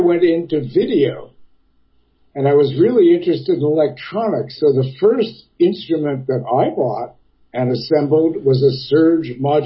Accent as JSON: {"language": "English", "town": "Kitchener", "region": "Ontario", "country": "Canada", "tie": "born or raised there", "said": "I grew up in Kitchener, Ontario. Western Ontario. It's an industrial city."}